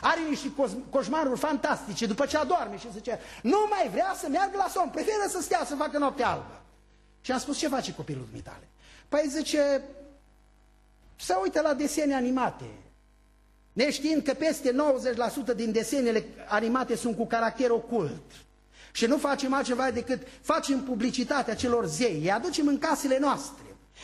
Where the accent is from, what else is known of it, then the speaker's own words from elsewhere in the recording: Apuseni Mountains, Romania; born there; m-am născut undeva în Creierul Apusenilor. Cel mai apropiat vecin era undeva la un jumătate de kilometru de noi.